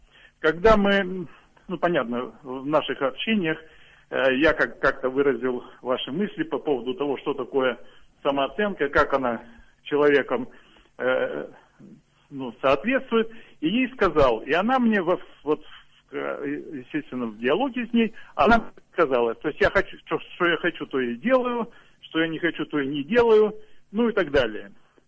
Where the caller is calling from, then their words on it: Saratov, Saratov Oblast, Russia; Я из Саратова.